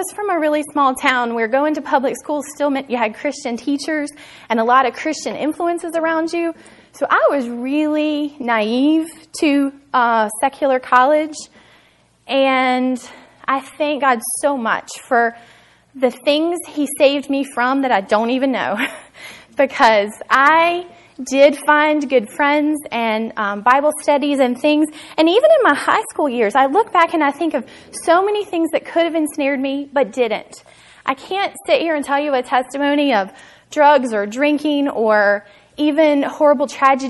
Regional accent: Moneta, Virginia, United States; I was born in Moneta, Virginia, which is funny because most people don't have a clue where that is.

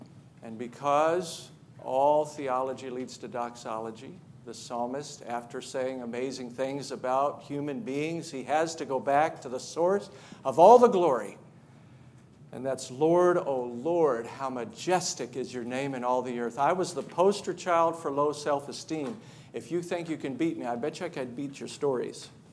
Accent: Charleston, United States; I'm from Charleston.

